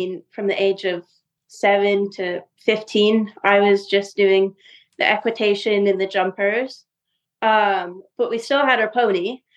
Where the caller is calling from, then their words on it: Ocala, Florida, United States; I'm coming from Ocala, Florida, in my house right now.